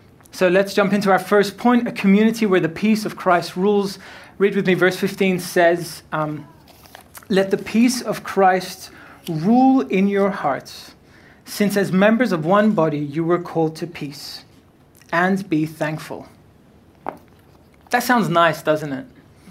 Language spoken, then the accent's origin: English; Lebanon; moved away as an adult; now in Sydney, Australia; Let me tell you a little bit about myself. I was born here in Sydney, Australia. When I was around 4 years old, my parents took me to Lebanon, where I lived my whole life until about 4 years ago now.